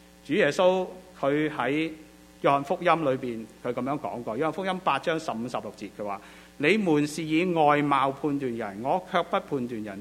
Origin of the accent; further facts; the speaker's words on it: China; 我们中国人都很懂讲的，是吧？一样米养百样人。